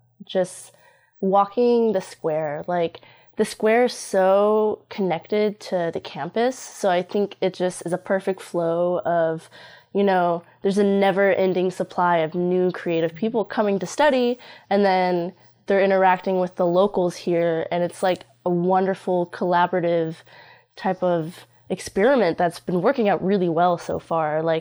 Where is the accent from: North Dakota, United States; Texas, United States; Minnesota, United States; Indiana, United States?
Texas, United States; Wylie; I mean, I was from Wiley, which is a suburb, and it's very country